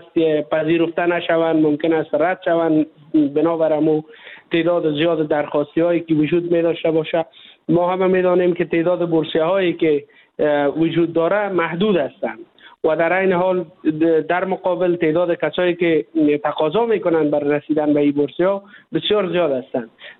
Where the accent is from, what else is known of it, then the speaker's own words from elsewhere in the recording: Afghanistan; برای ما کسایی که از افغانستان هستیم